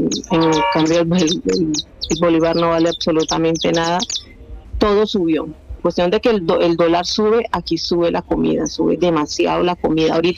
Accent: San José del Guaviare, Guaviare, Colombia; Yo soy de San José del Guayare.

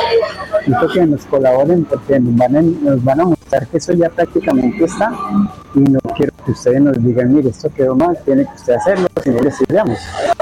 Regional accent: Bogotá, Colombia; Entonces, yo soy bogotano

